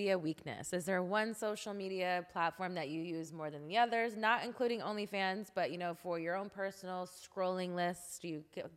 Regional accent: Texas, United States; we're blunt, straight to the point, you know, I mean, me as a Texan.

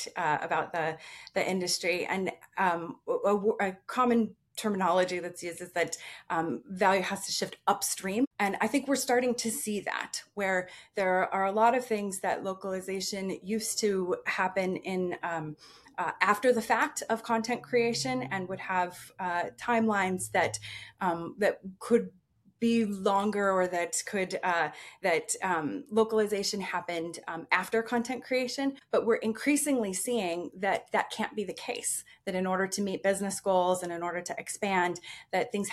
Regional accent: Washington, United States; also born or lived in Pennsylvania; I grew up in Washington State, but then after graduate school, I moved to Pennsylvania, and I spent 15 years in Pennsylvania before moving back to Seattle

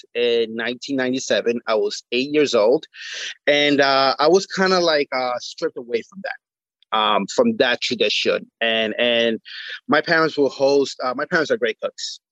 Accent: Costa Rica; traditionally, back in Costa Rica. My family would gather around every Sunday.

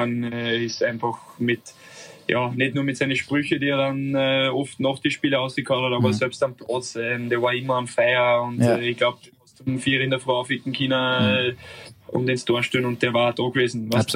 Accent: Austria; Es ist trotzdem mein Heimatland. Es ist nicht weit heim.

